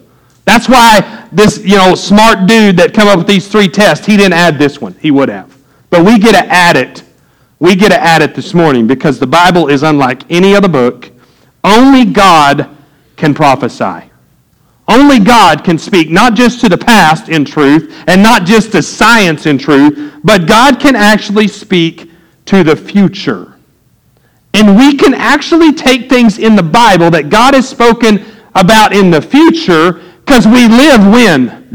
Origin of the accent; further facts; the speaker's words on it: Shawnee, Oklahoma, United States; born there; I was born in Shawnee, Oklahoma. I know all of you, if you could have chose, you would have been born in Oklahoma too.